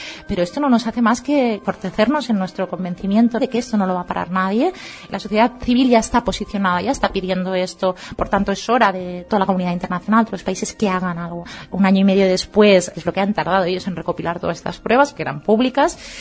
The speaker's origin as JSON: {"language": "Spanish", "country": "Spain", "first_language": "Catalan", "second_language": "Spanish", "said": "en nuestra lengua materna, que es el catalán. Desde allá estamos recogiendo apoyos"}